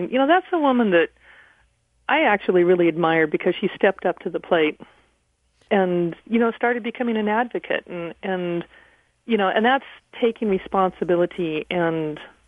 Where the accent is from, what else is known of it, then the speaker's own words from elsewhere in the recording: Reno, Nevada, United States; Well, you know, I grew up in Reno, Nevada, but I spent all of my summer since the age of eight on the family's cattle ranch.